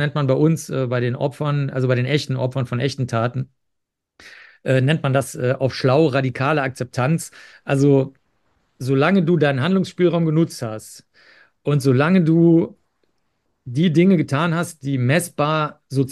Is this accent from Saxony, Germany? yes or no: no; Bavaria, Germany; born there; now in Cologne, Germany; Also ich bin zwar in Bayern geboren und wie gesagt, sonst haben wir alle Thüringer Wurzeln